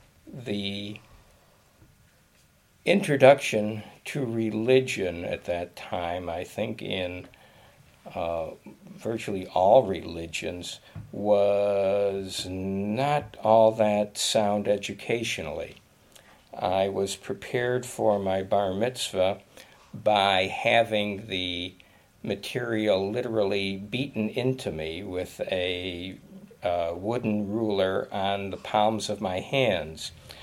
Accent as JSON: {"language": "English", "town": "Detroit", "region": "Michigan", "country": "United States", "tie": "born or raised there", "said": "growing up in Detroit at that time, it was impossible to not become very much involved in the automobile industry"}